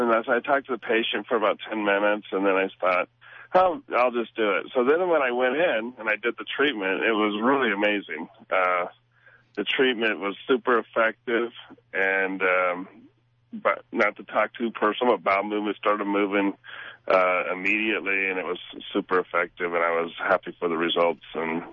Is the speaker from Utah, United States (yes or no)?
yes; Utah, United States; First of all, as Dr. Tong mentioned, I'm from Utah.